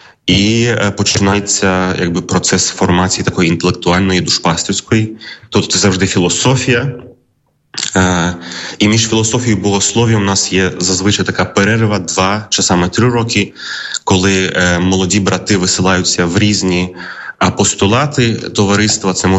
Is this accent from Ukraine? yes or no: no; Karaganda, Karaganda Region, Kazakhstan; народився в Казахстані, в родині українців, греко-католиків, виселених після війни. В місті Караганді там виховувався, виростав, ходив до церкви.